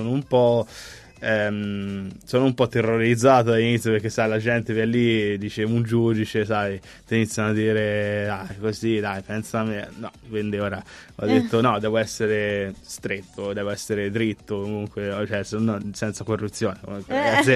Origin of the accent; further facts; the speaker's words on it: Arezzo, Tuscany, Italy; sono di Arezzo, volevo chiamarlo Aretium per fare un po' di latino